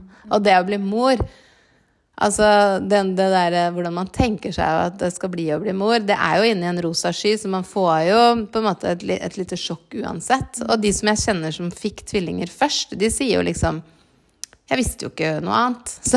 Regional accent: Oslo, Norway; born there; Jeg er født jo på Riksen

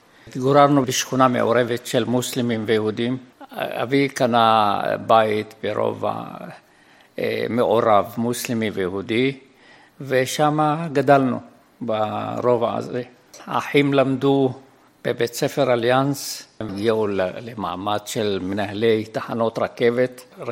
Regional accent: Baghdad, Baghdad Governorate, Iraq; אני נולדתי ב-1930 בבגדד שבעיראק, למשפחה מרובת ילדים.

